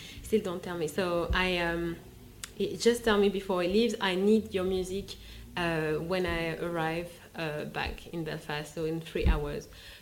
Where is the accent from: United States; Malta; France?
France; I come from France